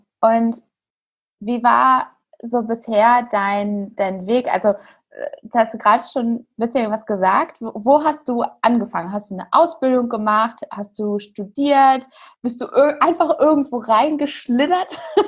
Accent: Hanover, Lower Saxony, Germany; ich komme aus Hannover. Ich kenne das Business.

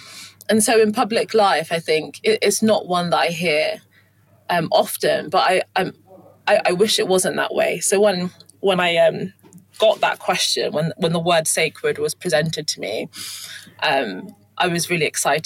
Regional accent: London, United Kingdom; also born or lived in Kent; So I was born in London and born in Streatham in southwest London, and then moved to southeast London, and then moved to Kent, and then went to boarding school in Hertfordshire, and then went to university in Leeds.

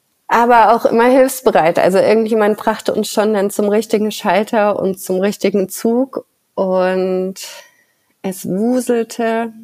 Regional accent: Baden-Württemberg, Germany; Ich bin im Schwarzwald aufgewachsen, bin oft nach München gependelt

